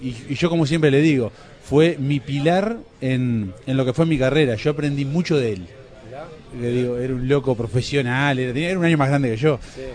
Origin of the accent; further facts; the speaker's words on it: Montevideo, Uruguay; lo que fue mis inicios fueron raros porque me fui de Montevideo al interior, fue al revés, ¿no? En vez de venir del interior a Montevideo